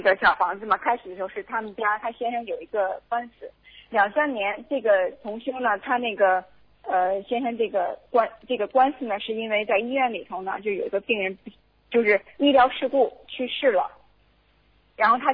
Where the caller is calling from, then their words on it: Florida, United States; 我是从佛罗里达州打过来的